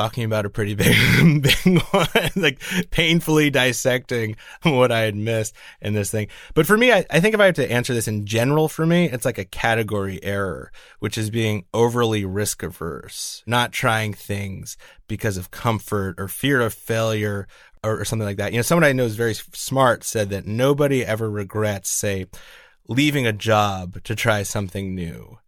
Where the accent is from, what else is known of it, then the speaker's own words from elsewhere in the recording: United States; And Hull's this place where being an American is unusual